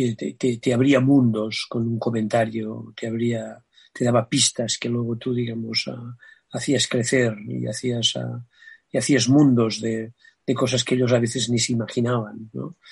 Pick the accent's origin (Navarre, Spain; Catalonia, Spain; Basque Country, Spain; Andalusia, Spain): Catalonia, Spain; Terrassa; Pero no olvidéis que soy de Tarrasa.